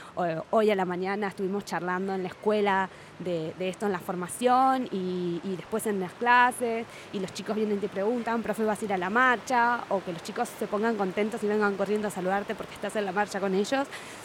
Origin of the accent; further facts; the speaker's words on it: Buenos Aires, Argentina; now in Esquel, Argentina; Yo elegí vivir acá, elegirme de Buenos Aires. Y bueno, por las casualidades de la vida pude llegar a Esquel.